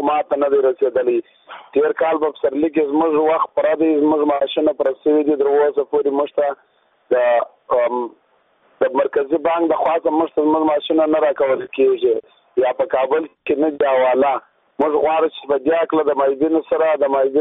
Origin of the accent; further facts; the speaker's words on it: Kandahar, Afghanistan; د کندهار ولایت یو مایوب ځوان یم